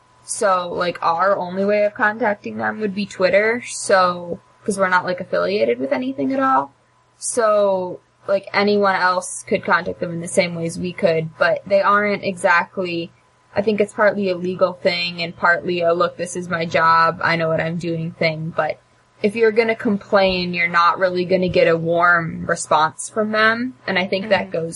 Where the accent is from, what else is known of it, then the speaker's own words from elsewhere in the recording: Omaha, Nebraska, United States; No, I'm from Omaha.